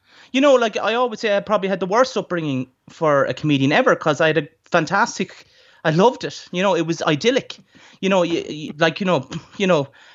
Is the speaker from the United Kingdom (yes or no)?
no; Ireland; I grew up in Ireland.